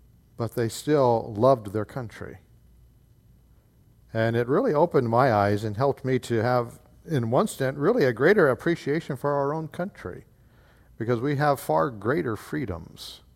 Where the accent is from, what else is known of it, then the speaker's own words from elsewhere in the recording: United States; I think of America, because that's where I've grown up.